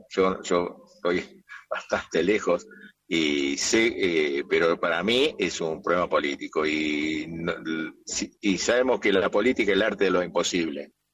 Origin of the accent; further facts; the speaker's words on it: Argentina; Acá somos todos argentinos, todos tiramos para el mismo lado